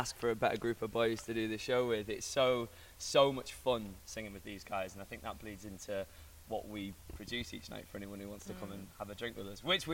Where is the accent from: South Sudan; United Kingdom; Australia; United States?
United Kingdom; England; The majority of us are English, with the exception of our wonderful Scot over here.